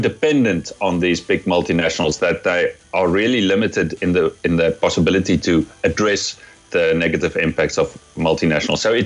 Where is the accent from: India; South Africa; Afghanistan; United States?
South Africa; English is a second language; maybe you can hear it from my accent. I'm a South African from origin, and I grew up during the apartheid era.